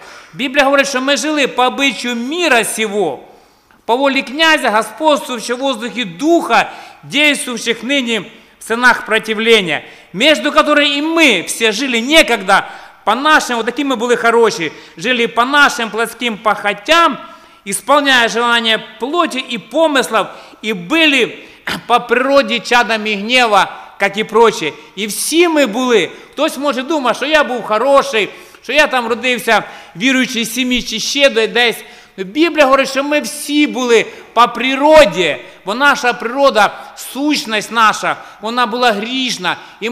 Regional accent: Nikopol, Dnipropetrovsk Oblast, Ukraine; Я вже казав, я ваш брат, я з Нікополя.

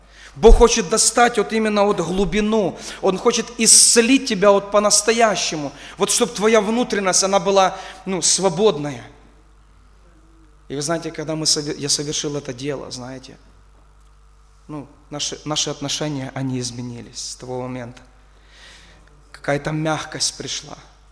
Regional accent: Kovel, Volyn Oblast, Ukraine; Я сам с города Ковель, Волынская область, тружусь миссионером, занимаюсь служением благовестия в Крыму уже, наверное, лет 14-13

